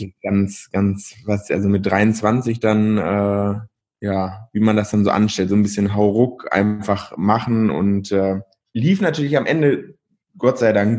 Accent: Verl, North Rhine-Westphalia, Germany; now in Bielefeld, Germany; Eigentlich komme ich aus Ferl und dann habe ich, weiß ich nicht, früh oder eigentlich aus Kaunitz, das ist noch ein bisschen kleiner, habe ich früh gemerkt, dass mir das alles so ein bisschen zu eng wird, dieses ländliche Leben.

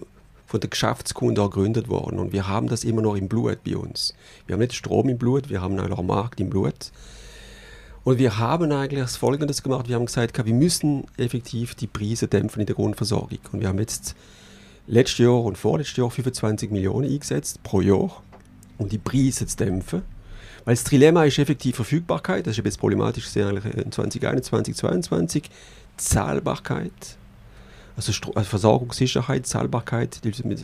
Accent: Grand Est, France; moved away as an adult; now in Bottmingen, Switzerland; Mein Vater ist ein Elsasser und ich bin eigentlich aufgewachsen im Elsass, Nordelsass. Und dann mit 18 weg, von wo ich aufgewachsen bin und ein bisschen in die Welt. Und wohne jetzt seit 2008 in Bottmigen

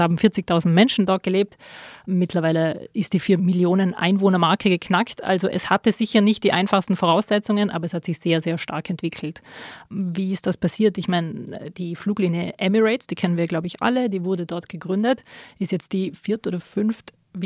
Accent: Austria; ich komme aus Österreich, ich komme aus Europa

